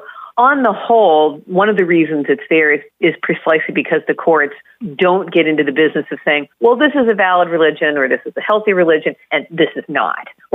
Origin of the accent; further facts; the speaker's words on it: Illinois, United States; I'm in Indiana. I'm from Illinois.